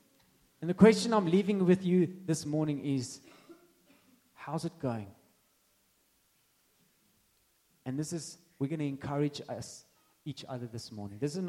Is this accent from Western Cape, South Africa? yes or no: yes; Bellville, Western Cape, South Africa; when I was about 13 years old, we moved from Belleville to Boston, which is not far, but we had to change schools. And I was in an Afrikaans school, and we went to an English school.